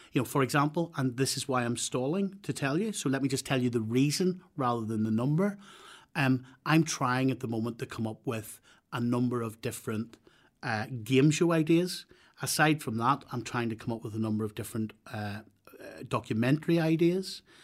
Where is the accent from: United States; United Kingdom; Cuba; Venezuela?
United Kingdom; Belfast, Northern Ireland; born there; I was born on the Ballygamartin Road.